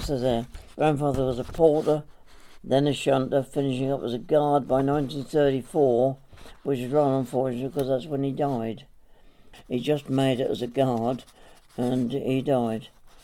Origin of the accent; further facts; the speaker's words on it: King's Lynn, East of England, United Kingdom; born there; I was born in King's Lynn, on the outskirts of King's Lynn, in a railway house.